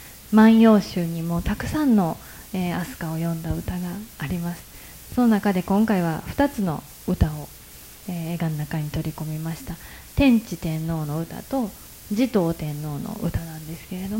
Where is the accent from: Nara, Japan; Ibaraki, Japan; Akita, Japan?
Nara, Japan; 私は奈良で生まれて育って